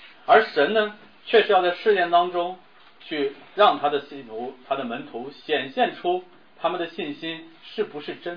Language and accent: Chinese; China; 我们的出发点，尤其我们中国人好像默认的状态对一切都是怀疑的啊，怀疑。